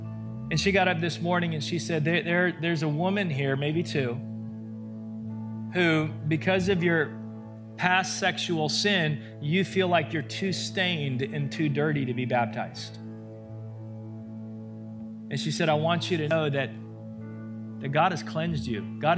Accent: Southern United States, United States; I grew up in the South

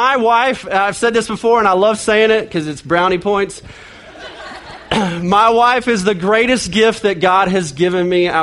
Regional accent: Oklahoma, United States; We're Oklahomans. We're from Oklahoma.

